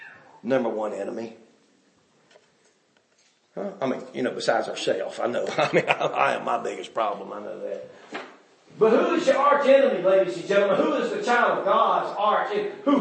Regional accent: North Carolina, United States; I'm telling you, as an American, as a North Carolinian, you understand? It breaks my heart to watch our state go in the tank.

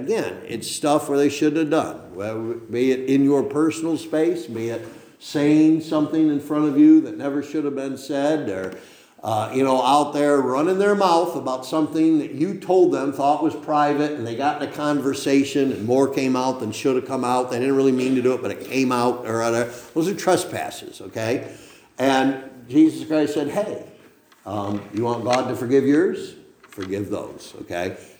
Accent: Machias, Maine, United States; When I grew up in Machias, there used to be a woman came to our church

